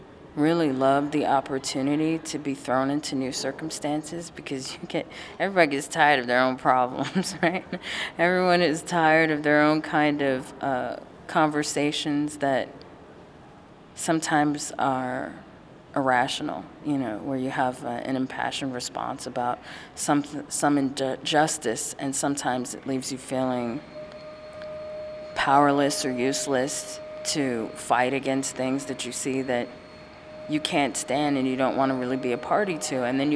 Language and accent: English; New York City, New York, United States; Well, I'm from New York City, and I think there has always been a contentious kind of tug and wrestling and pull between this native conversation and then new people and then development.